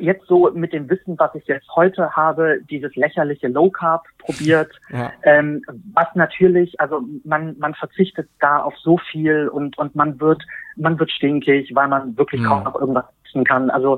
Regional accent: Berlin, Germany; ich bin 43 Jahre alt, bin aus Berlin.

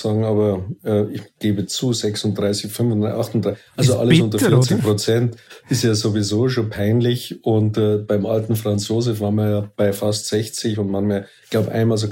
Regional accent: Bavaria, Germany; ich bin ein Bayer, ein bayerischer Patriot deutscher Nationalität mit europäischer Gesinnung.

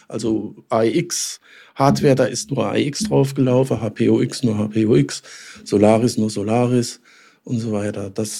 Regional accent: Saarbrücken, Saarland, Germany; Ich komme geboren in Saarland, Saarbrücke, dort auch Schule gemacht und alles.

